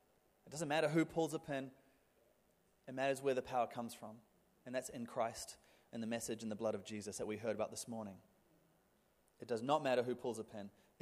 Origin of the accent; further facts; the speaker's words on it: New Zealand; So I grew up in New Zealand. Some of you may have picked my accent already